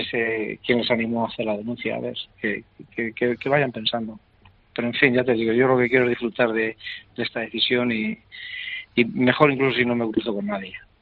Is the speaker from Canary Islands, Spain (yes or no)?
no; Almansa, Castilla-La Mancha, Spain; also born or lived in Albacete / Carcelén; yo nací en Albacete, a los 9 años viví en Carcelén y desde los 9 años vivo en Almansa. Entonces, nunca me he ido de Almansa